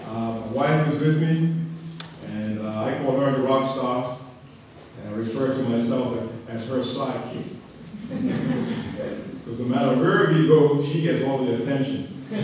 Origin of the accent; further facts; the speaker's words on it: Bermuda; I grew up in Bermuda, Islands, about 60,000 people population, 21 square miles, so very small.